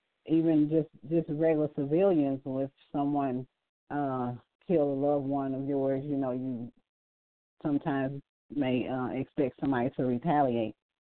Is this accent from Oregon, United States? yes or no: no; St. Louis, Missouri, United States; I'm from St. Louis. We on the brinks anyway here